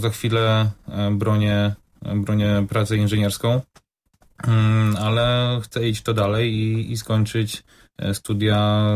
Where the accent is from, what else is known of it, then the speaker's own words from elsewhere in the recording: Greater Poland Voivodeship, Poland; ja akurat pochodzę z Wielkopolski, ale również tutaj w Kujawsko-Pomorskim, rolnictwo jest na wysokim poziomie